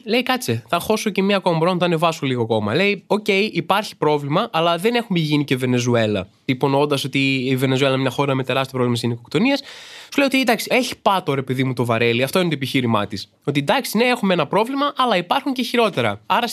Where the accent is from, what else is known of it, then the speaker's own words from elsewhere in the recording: Greece; για να προσφέρω κι εγώ ως Έλληνας στον τόπο μου.